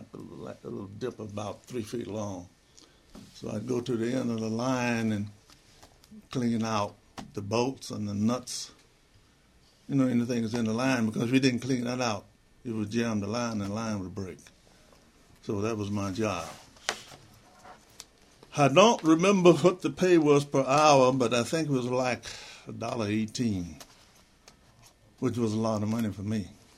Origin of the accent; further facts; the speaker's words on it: Arkansas, United States; now in Michigan, United States; No. No. Let's get this straight. Born and raised in Arkansas.